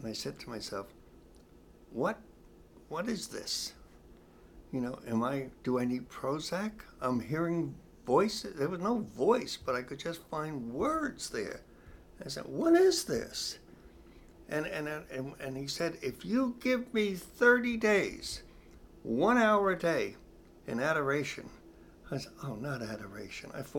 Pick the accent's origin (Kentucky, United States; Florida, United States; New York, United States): New York, United States; Long Island; I said, Father, I'm from Long Island, the Diocese of Rockville Center.